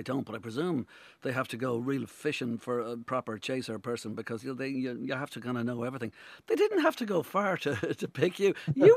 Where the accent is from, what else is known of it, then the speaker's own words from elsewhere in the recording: Ireland; Yeah, we are Irish. We like it somewhere in the middle.